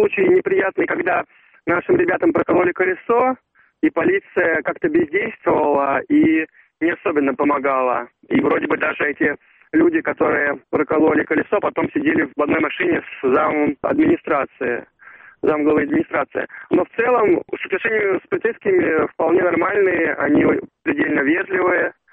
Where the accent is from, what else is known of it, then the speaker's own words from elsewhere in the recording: Moscow, Russia; Нет, мы из Москвы.